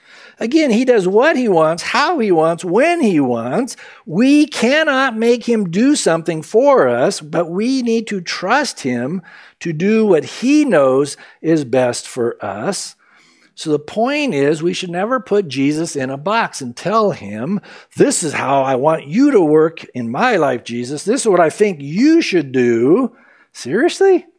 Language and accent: English; San Diego, California, United States; I can certainly relate to this story in some ways because growing up in San Diego, I was as spiritually blind as you could be.